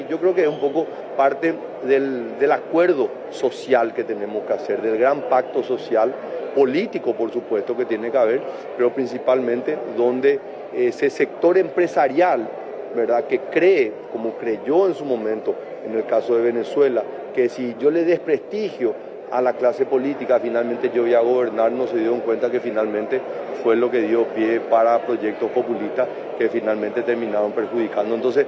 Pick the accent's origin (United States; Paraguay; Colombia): Paraguay; Somos nosotros los paraguayos los que vamos a ser los protagonistas de nuestro Paraguay